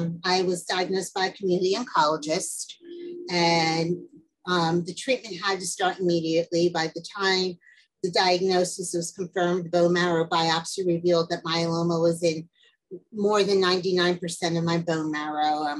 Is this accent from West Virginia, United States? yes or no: no; New Jersey, United States; I was born in New Jersey, raised in New Jersey, and still live in New Jersey.